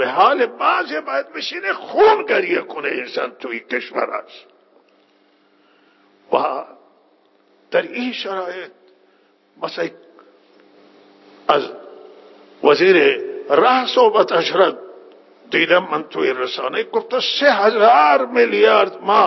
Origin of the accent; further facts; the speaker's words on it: Iran; بالاخره اینه که ما ایرانی هستیم، هر جا بریم پول خرج کنیم. بابا ما ایرانیم